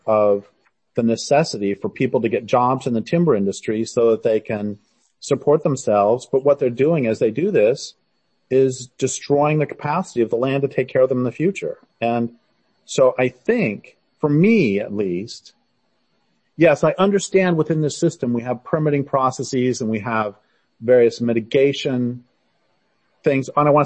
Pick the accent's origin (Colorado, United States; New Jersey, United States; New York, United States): Colorado, United States; Boulder; I am 60 and basically, and I grew up in Boulder, Colorado, and I hate going back there